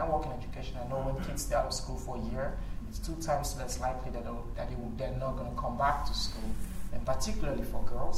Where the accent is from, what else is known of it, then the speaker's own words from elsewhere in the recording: Sierra Leone; also born or lived in Guinea / Liberia; I'm from Sierra Leone, and I was born and raised there. I was a refugee in Guinea for a while, and then I worked in Liberia after the war there